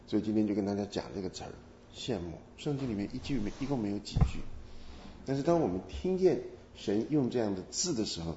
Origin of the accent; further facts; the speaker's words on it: Taiwan; 尤其是包括我们自己从台湾来的一样